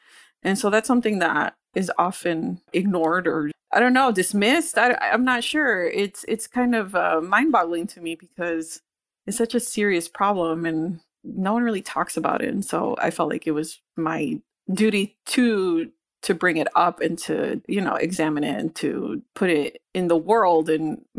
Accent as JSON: {"language": "English", "town": "Cicero", "region": "Illinois", "country": "United States", "tie": "born or raised there", "said": "I grew up in Cicero, which is right on the border of Chicago. You know, I would walk a block and I was in the city."}